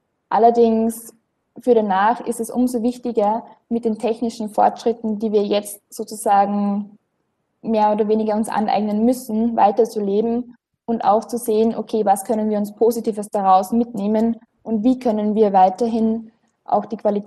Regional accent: Upper Austria, Austria; Ich komme aus Oberösterreich, aus einem kleinen Dorf

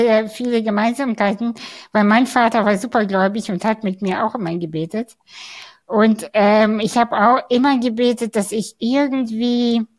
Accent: Kazakhstan; ich bin im Ghetto aufgewachsen. Ich habe ja eben schon erzählt, ich komme aus Kasachstan, ich komme aus einer sehr armen Familie.

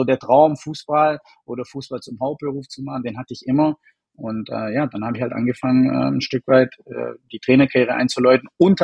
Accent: Baden-Württemberg, Germany; moved away; also born or lived in Dessau; komplett raus als Schwabe, Südländer in den Osten Deutschlands

